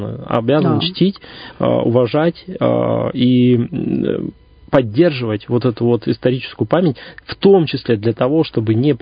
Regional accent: Irkutsk, Irkutsk Oblast, Russia; и я, как иркутянин, начинающий тогда, его видел как парк.

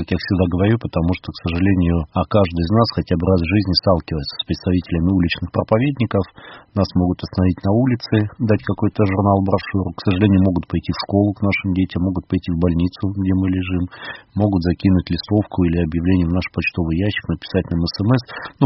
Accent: Irkutsk, Irkutsk Oblast, Russia; потому что я родом из Иркутска

